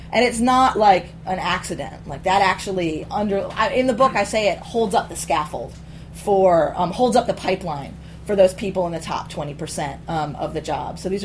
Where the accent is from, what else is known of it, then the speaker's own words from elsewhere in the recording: Troy, New York, United States; When I asked women in the YWCA community what advice they would give the mayor of Troy, it's my hometown, about building a more just Tech Valley